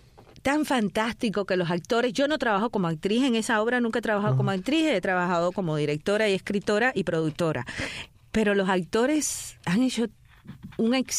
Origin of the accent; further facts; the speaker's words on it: Havana, Cuba; Nací en La Habana, en Marianao